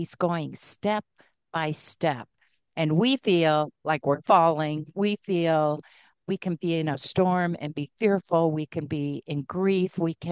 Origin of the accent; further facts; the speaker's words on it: Michigan, United States; moved away as an adult; also born or lived in Maryland; I grew up in Michigan. We raised our kids in Maryland, and now we live in Colorado.